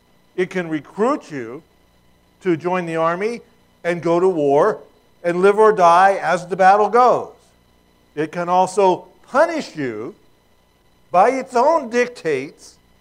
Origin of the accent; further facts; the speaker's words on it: United States; I'm wearing a political, you know, I'm an American.